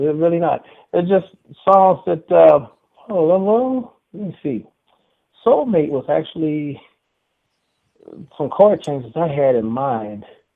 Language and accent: English; Cleveland, Ohio, United States; I was born and raised in Cleveland.